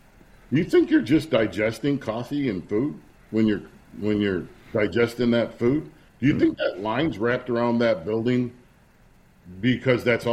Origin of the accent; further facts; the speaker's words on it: Rome, New York, United States; I mean, if you look at mine, I'm from Rome, New York, but I have a Roman nose. I'm Italian, too